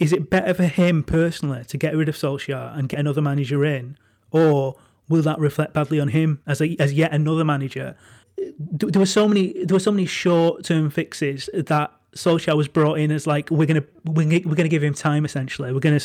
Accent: Manchester, North West England, United Kingdom; I'm from a working class part of Manchester. I'm from Crumpsall, which is not too dissimilar to Withenshaw

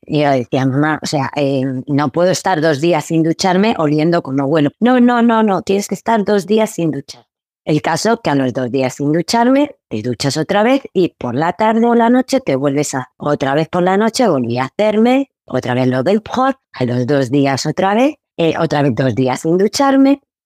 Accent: Spain; born there; soy nacida en España y por mi época no había casi inmigración. Y claro, menos marroquíes de mi edad alrededor porque éramos muy, muy, muy, muy poquitos.

